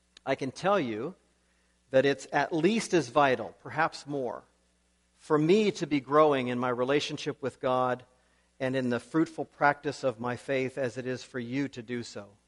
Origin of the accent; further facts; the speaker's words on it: Indiana, United States; now in Winnipeg, Canada; manned the fort back here in Winnipeg. First, we visited my parents at their home in Kentucky, though we are from Indiana originally.